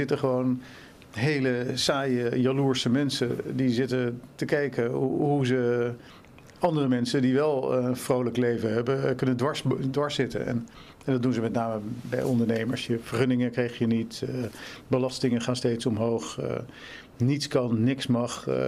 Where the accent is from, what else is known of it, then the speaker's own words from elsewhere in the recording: Haarlem, North Holland, Netherlands; also born or lived in The Hague; ik ben geboren in Den Haag. Daarna zijn mijn ouders naar Haarlem verhuisd. Ik heb een Engelse moeder, een Nederlandse vader. Friese vader eigenlijk, moet ik zeggen. Ik heb gewoon mijn middelbare school in Haarlem gedaan. Gymnasium Beta.